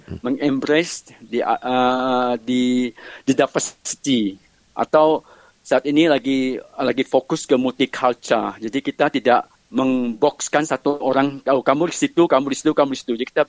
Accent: Indonesia; born there; Karena saya kan lahir di Indonesia dengan mixed race from my mother. Ibu saya itu adalah sudah campur dengan orang Malay, dengan orang Chinese, dengan orang Batak.

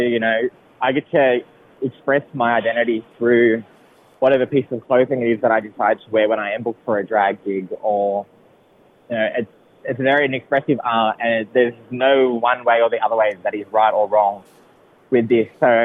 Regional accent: Campbelltown, New South Wales, Australia; I'm a proud Kinilori and Dangari brother boy, sister girl. Yeah, Brista, brother sister. I'm raining from Campbelltown, but my mum are originally from Walgett and Moree.

